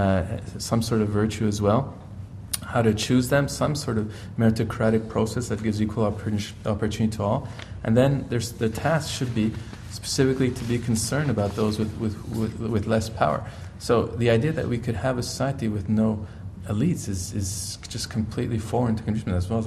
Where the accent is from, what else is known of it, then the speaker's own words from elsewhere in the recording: Canada; as a Canadian